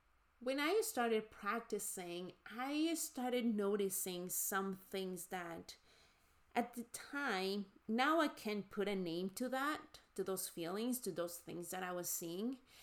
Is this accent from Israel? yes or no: no; Mexico; moved away as an adult; now in San Francisco, United States; I was young, I had just moved to this country. My experience growing up in Mexico is very, very different to what most people have experienced in this country. So I was in my early 20s, living in San Francisco